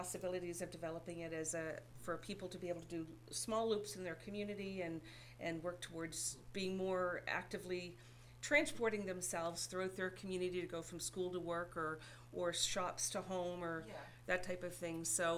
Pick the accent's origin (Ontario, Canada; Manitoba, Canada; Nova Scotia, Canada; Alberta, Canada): Nova Scotia, Canada; So basically, I'm from Lunenburg County and I want to go hiking in Queens County.